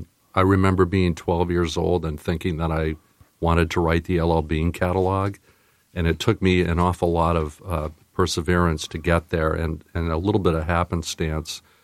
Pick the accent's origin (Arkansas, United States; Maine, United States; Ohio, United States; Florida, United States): Maine, United States; Falmouth; also born or lived in Wisconsin; But I grew up in Falmouth and have lived most of my life here. I took a 4-year hiatus to go to Wisconsin to go to college, but largely because of growing up here in Maine